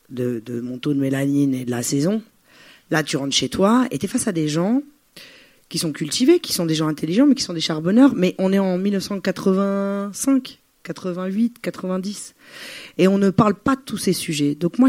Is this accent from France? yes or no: yes; Paris, Île-de-France, France; born there; je suis née à Paris … J'ai découvert par la suite que c'était un prénom tchadien. Je suis a priori d'origine du Tchad et de l'Italie